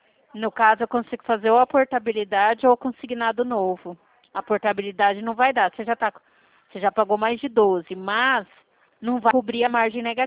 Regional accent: São Paulo, Brazil; Sou do interior de São Paulo.

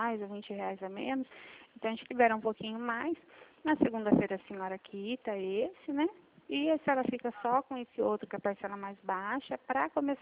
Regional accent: Presidente Prudente, São Paulo, Brazil; Sou de Presidente Prudente, São Paulo

